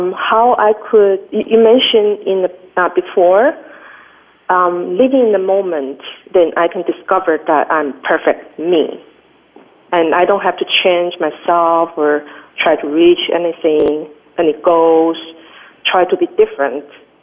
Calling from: New York City, New York, United States; I'm calling in from New York City.

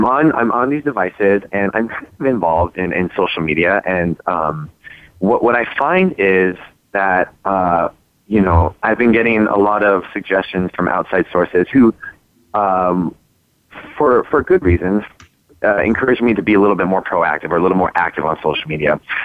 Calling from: New York City, New York, United States; I'm calling from New York City.

